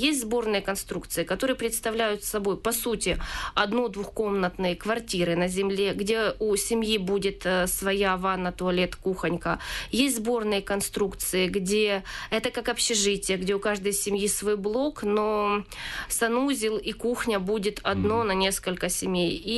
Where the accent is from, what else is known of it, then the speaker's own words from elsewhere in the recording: Donetsk, Donetsk Oblast, Ukraine; now in Kyiv, Ukraine; когда я приехала сама из Донецка в Киев 1.5 года назад